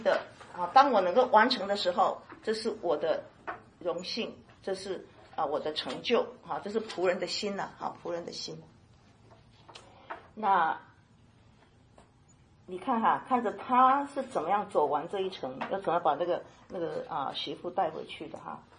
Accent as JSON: {"language": "Chinese", "country": "China", "said": "那我们也我中国人很明白，特别是儿子哈"}